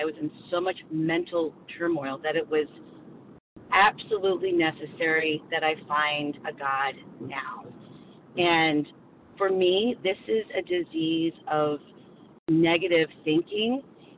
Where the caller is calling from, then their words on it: Pennsylvania, United States; Good morning. … from Pennsylvania